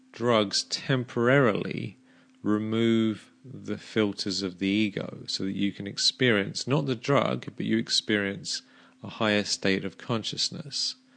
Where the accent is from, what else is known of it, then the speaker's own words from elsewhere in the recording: England, United Kingdom; When I was a teenager growing up in England